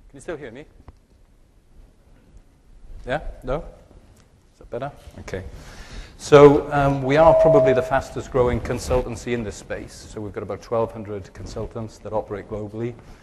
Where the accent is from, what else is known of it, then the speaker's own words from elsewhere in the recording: Wales, United Kingdom; accent: South Wales; if you're wondering where my slightly strange accent comes from, it comes from the valleys of South Wales in the United Kingdom.